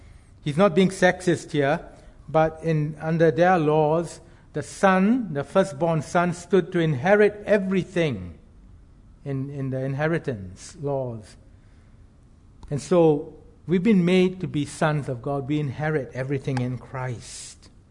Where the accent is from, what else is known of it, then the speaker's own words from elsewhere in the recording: Singapore; when I was really young, growing up in Singapore at school, I think I was 6 or 7